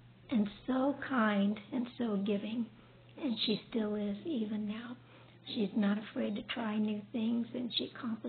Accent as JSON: {"language": "English", "town": "Garden Grove", "region": "California", "country": "United States", "tie": "born or raised there", "also_born_or_lived": "Long Beach", "said": "Well, I was born in Long Beach. My earliest memories are moving into Garden Grove, where my two brothers and I lived, and then my sister was born."}